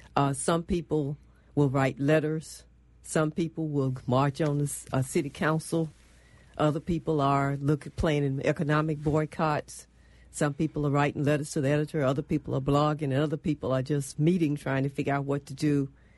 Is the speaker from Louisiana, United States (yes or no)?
yes; Louisiana, United States; I'm from Louisiana, mm-hmm. spent a lot of time in Baton Rouge, graduated from Southern University